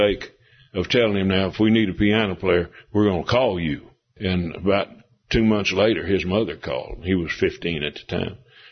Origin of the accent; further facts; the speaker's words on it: Big Stone Gap, Virginia, United States; born there; also born or lived in Memphis; now in Asheville, United States; I was born in Big Stone Gap, Virginia. That's yeah. Up in the mountains. And then lived most of my adult life in Memphis, where my dad pastored a big church there.